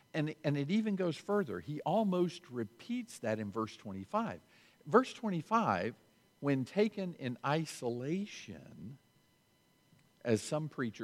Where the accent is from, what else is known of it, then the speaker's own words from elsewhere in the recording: the South, United States; and I'm from the South. I grew up in the South, but in Mississippi, they're deep South, and they have expressions that I'd never heard before.